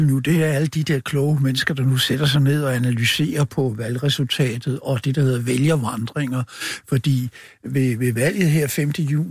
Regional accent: Capital Region of Denmark, Denmark; Jeg kommer fra Københavns Vestegn, så kender problemerne på kroppen

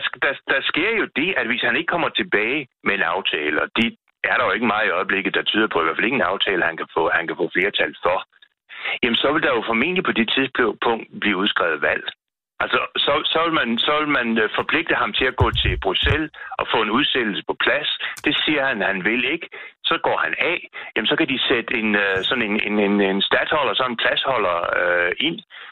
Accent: West Jutland, Denmark; jeg sætter aldrig penge på nogen, fordi jeg er fra Vestjylland.

